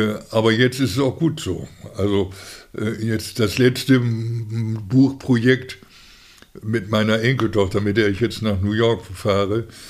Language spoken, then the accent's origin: German; Bremen, Germany; Ich bin ja hier in Bremen aufgewachsen, ich bin hier geboren